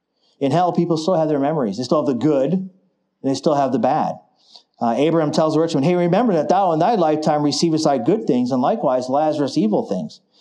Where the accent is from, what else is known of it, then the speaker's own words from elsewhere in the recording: the South, United States; Yeah, we come from the South, man. There's churches on every corner.